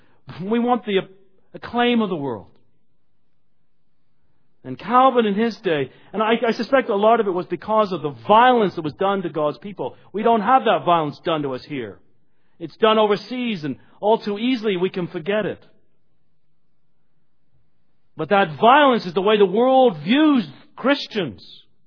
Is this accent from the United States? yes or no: no; Canada; I'm speaking here to some degree as a Canadian evangelical in my comment here.